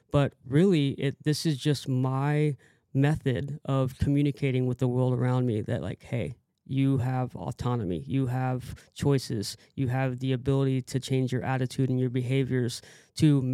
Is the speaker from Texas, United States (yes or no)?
yes; Austin, Texas, United States; I mean, like being born and raised in Austin, I've had access to the best breakfast tacos since, you know, 39 years of it.